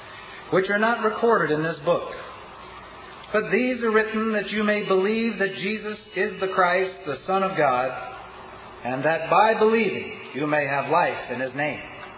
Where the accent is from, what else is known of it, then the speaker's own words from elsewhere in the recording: New York, United States; I come from New York. I want to apologize for my accent and the rapidity with which I speak